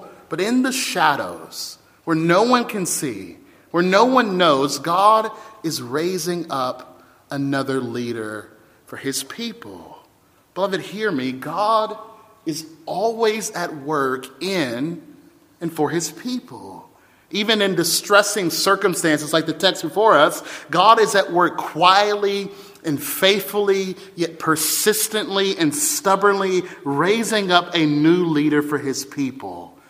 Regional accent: Louisiana, United States; As some of you know, I'm from Louisiana

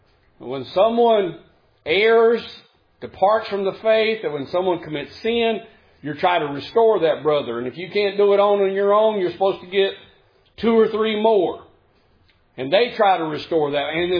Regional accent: United States; I realize we're good Americans. We're good Americans. We're American Christians.

